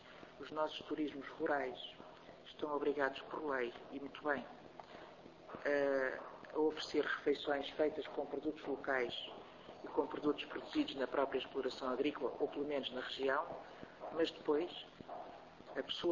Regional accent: Minho, Portugal; talvez porque também sou originária de uma região, do Minho, onde os produtos tradicionais, de facto, têm um impacto importante

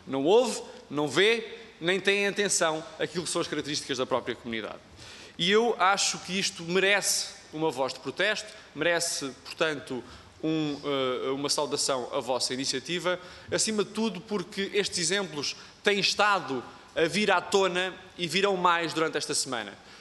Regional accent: Coimbra, Portugal; do nosso distrito de Coimbra, de onde sou proveniente também

